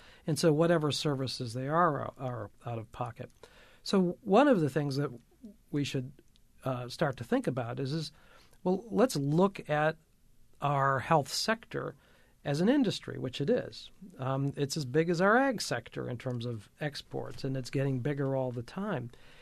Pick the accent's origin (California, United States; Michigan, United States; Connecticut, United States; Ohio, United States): Michigan, United States; In my home state's Michigan, so I'll start with that.